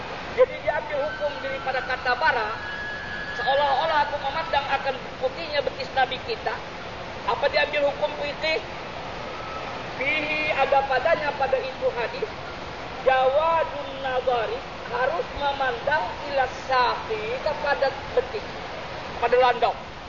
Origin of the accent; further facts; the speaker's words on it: Indonesia; Orang Cina, orang Malaysia ngatakan bank. Orang kami Indonesia ngatakan bank.